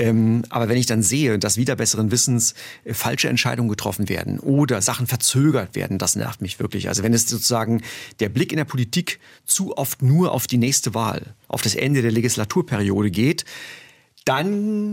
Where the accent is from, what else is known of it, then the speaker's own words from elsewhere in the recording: Brandenburg, Germany; ich komme aus Brandenburg, ich komme aus dem Osten. Ich habe kennengelernt, was es bedeutet, in einer nicht freien Gesellschaft aufzuwachsen.